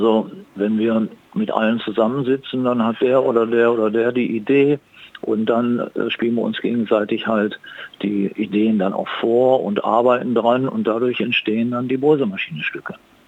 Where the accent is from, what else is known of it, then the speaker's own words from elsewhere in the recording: Duisburg, North Rhine-Westphalia, Germany; Duisburg am Rhein.